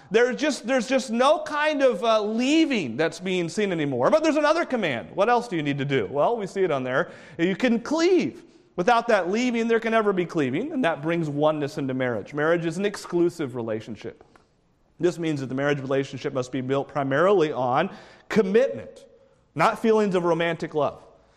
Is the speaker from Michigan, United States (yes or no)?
no; Concord, New Hampshire, United States; ordained in the ministry in Concord, New Hampshire, in my hometown, in the early 1990s.